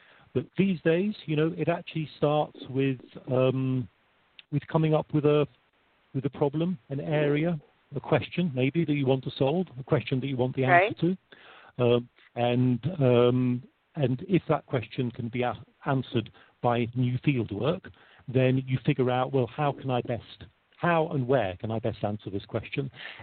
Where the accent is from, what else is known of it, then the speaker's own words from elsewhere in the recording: Wimbledon, London, United Kingdom; I was born in Wimbledon in London. You can tell from my name that I come from a Polish background.